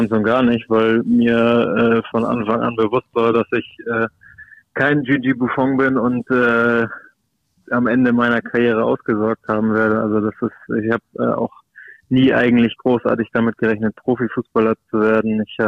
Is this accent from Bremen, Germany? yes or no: no; Hamburg, Germany; ich bin Hamburger, ich habe es geschafft, hier zu bleiben, Freunde und Familie im direkten Umfeld zu haben und zu behalten